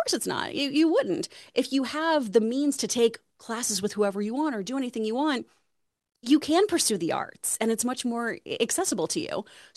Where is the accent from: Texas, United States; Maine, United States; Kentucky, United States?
Texas, United States; The Woodlands; accent: East Texas; I'm from Texas, so we hit that. I'm East Texas too, so I tend to talk more up in like my nose and head.